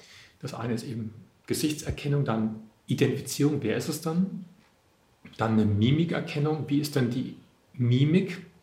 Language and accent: German; Munich, Bavaria, Germany; Ich komme aus München.